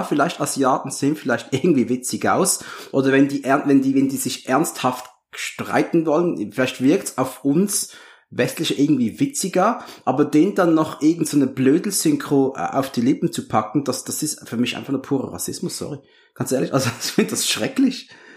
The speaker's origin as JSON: {"language": "German", "country": "Switzerland", "tie": "born or raised there", "said": "bei uns in der Schweiz, da gab's als ich noch ein Kind war"}